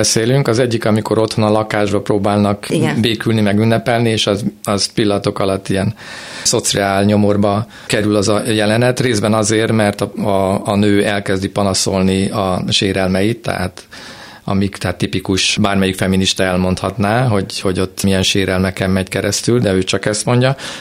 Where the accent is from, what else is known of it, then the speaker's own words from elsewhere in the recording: Budapest, Hungary; now in Veresegyház, Hungary; Veresegyházon. Budapestről költöztem, én egy belvárosi gyerek vagyok.